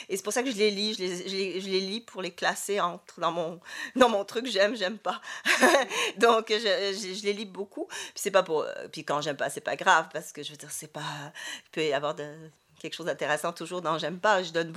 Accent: Quebec, Canada; je pense que je suis du Québec et de l'Amérique du Nord.

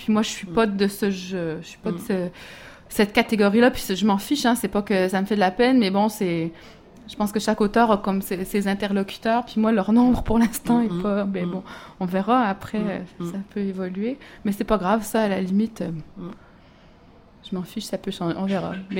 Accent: Montreal, Quebec, Canada; also born or lived in Saguenay; je pense que je suis principalement montréalaise. C'est-à-dire que je suis née au Saguenay, je suis allée souvent quand j'étais petite, tout ça, une partie de ma famille est là-bas, mais j'ai grandi ici.

